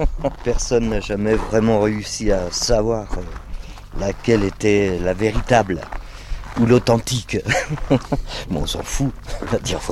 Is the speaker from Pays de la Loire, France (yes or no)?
no; Paris, Île-de-France, France; born there; j'habite ici, ouais, ça fait 4 ans. Moi, je suis né à Paris et je suis un peu nomade dans l'âme.